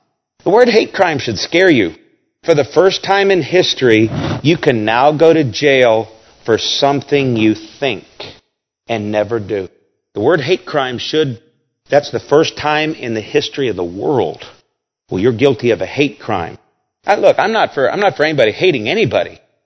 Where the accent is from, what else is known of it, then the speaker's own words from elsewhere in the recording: United States; born there; I feel very blessed to have been born in America. I'm glad I'm an American